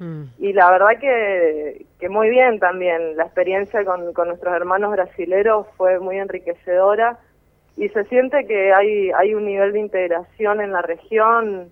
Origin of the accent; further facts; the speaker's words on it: Misiones, Argentina; poder hacer lo que me gusta y hacerlo cerquita de mi casa, en Misiones, en mi tierra colorada